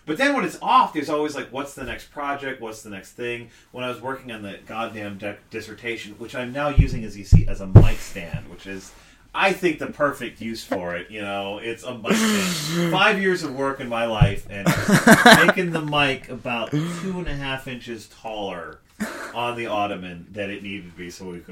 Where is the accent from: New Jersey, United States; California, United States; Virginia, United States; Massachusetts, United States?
New Jersey, United States; Because I grew up in Jersey, and he had choices.